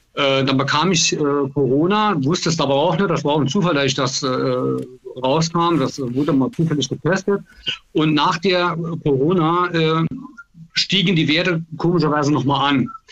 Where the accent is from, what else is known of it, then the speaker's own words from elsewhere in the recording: Saarland, Germany; born there; Ich komme aus dem Saarland gebürtig, also wohne auch im Saarland